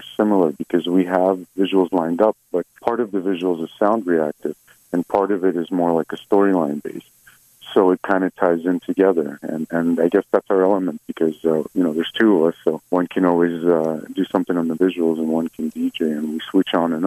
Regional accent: Saint Petersburg, Russia; now in United States; I myself am originally from St. Petersburg, Russia, but I spent most of my life here in the States.

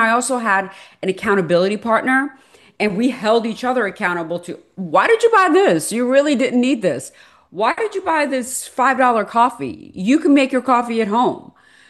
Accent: Iran; English is a second language; now in United States; I'm an immigrant, so I wasn't taught financial literacy. My parents didn't know. Because I'm from Iran

